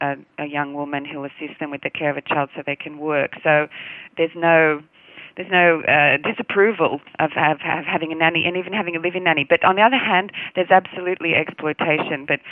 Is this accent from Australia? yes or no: yes; Australia; We don't come from the same culture as our English or British forebears with upstairs, downstairs. We never really had that in Australia, with a servant class in the same on the same kind of level.